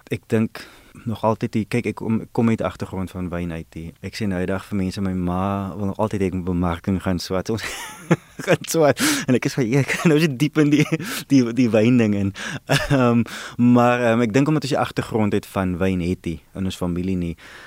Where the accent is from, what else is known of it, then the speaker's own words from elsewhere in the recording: Riversdale, Western Cape, South Africa; Riversdal, ek is laerskool en hoërskool daar, so daar's ek is na die landbouskool toe, Oakdale, hoërlandbouskool Oakdale toe